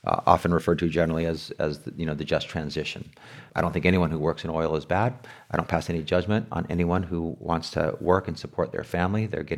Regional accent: La Paz, California, United States; I grew up in La Paz in the headquarters of United Farm Workers of America. My dad worked in the front office with Cesar Chavez, my mom in the preschool with Dolores Huerta. We were there in the early 70s. We lived in a trailer.

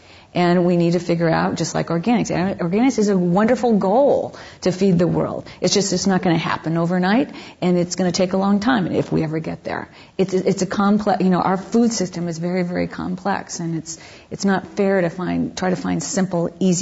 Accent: Iowa, United States; I am actually from Iowa originally, from a long line of of corn growers.

